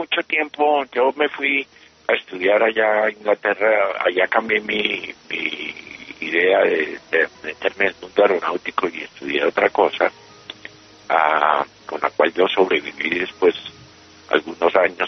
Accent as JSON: {"language": "Spanish", "country": "Colombia", "tie": "born there", "said": "no conozco el país donde yo nací. Entonces ahí me regresé a Colombia y empecé a conocer Colombia."}